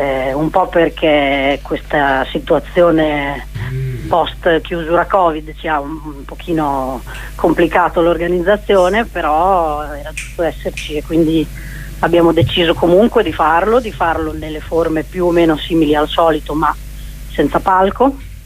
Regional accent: Bologna, Emilia-Romagna, Italy; infatti io sono bolognese

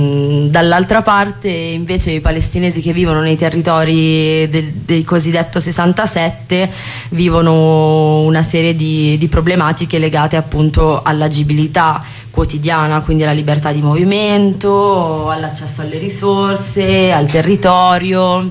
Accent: Milan, Lombardy, Italy; essendo nata e cresciuta in Italia vivo proprio a livello emotivo molto forte questo, anche il privilegio dell'essere nata e cresciuta poi in una città come Milano, una città molto ricca

